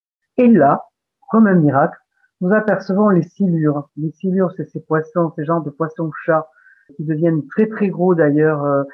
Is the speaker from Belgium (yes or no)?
no; Montpellier, Occitanie, France; born there; Mais moi, je suis né à Montpellier. Moi, j'en suis partie, mais je suis revenue.